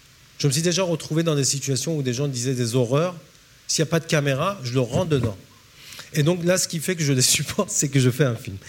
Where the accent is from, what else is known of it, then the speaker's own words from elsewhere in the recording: France; oui, je viens de la France, mon père était communiste, ma mère aussi, je suis athée.